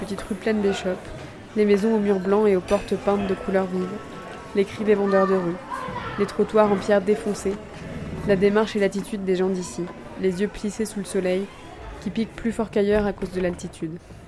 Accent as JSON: {"language": "French", "town": "Paris", "region": "Île-de-France", "country": "France", "said": "Toutes les personnes à qui je dis que je viens de Paris me demandent comment est l'ambiance en France"}